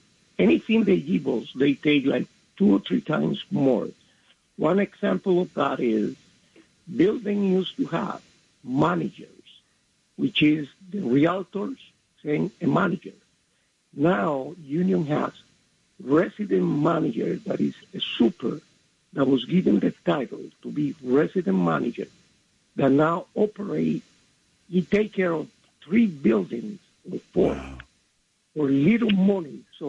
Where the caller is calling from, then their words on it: Belgium; from Belgium.